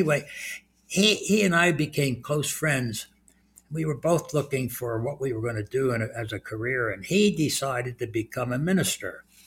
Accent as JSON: {"language": "English", "town": "Philadelphia", "region": "Pennsylvania", "country": "United States", "tie": "born or raised there", "said": "when I was growing up in Kensington, that's a section of Philadelphia, I went to high school"}